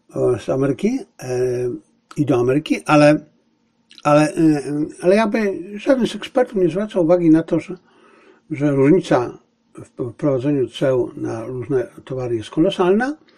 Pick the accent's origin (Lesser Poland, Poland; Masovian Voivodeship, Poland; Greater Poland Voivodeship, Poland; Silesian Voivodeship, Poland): Silesian Voivodeship, Poland; Zabrze; a to z mojego dzieciństwa się nazywało Gulikstache w Zabrzu.